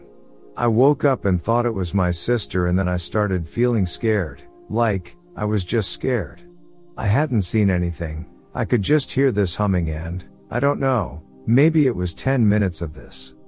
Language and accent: English; Australia; I'm from Australia. I'm 22 years old.